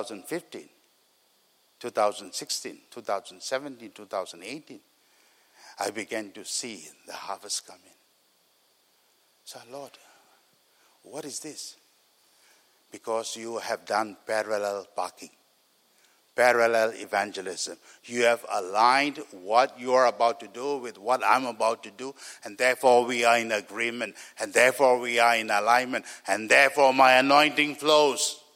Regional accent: Singapore; Now I began to get really serious, because I am from Singapore. I live in the east.

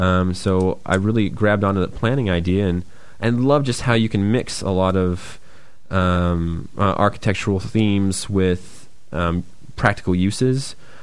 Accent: Detroit, Michigan, United States; I am from the States, from a state called Michigan, notably Detroit, the city of Detroit. That's where my accent's from. Apparently, some people say I have a soft accent

